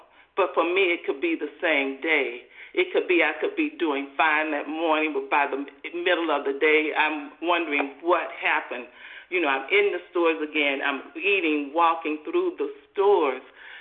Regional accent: Georgia, United States; I'm from Georgia.

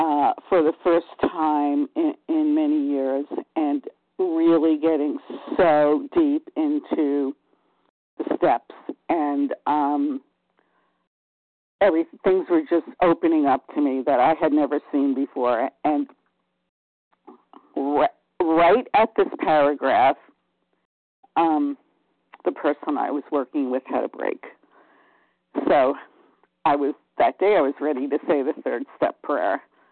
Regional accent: Massachusetts, United States; from Massachusetts

